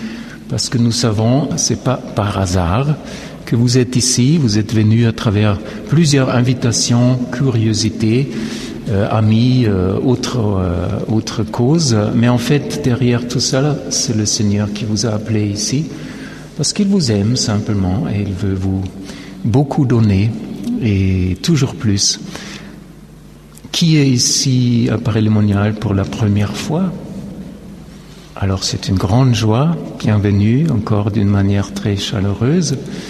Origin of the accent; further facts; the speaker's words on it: Vienna, Austria; French is a second language; je viens de Vienne en Autriche. Ça sera beaucoup plus simple si je parlerai en allemand.